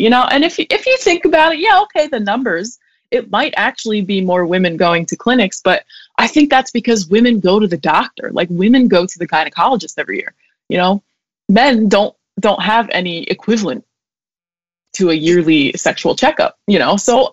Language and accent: English; United States; moved away as an adult; because I came from America. I was, the last couple of years I was there, I was really involved